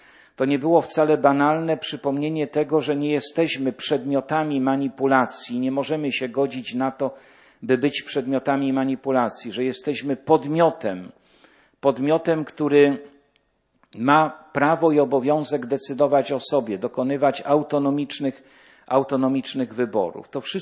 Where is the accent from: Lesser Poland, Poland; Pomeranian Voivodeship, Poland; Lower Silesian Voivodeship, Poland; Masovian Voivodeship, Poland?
Lower Silesian Voivodeship, Poland; Jelenia Góra; Jechałem w jakąś noc fatalną z rodzinnej Jeleniej Góry do Poznania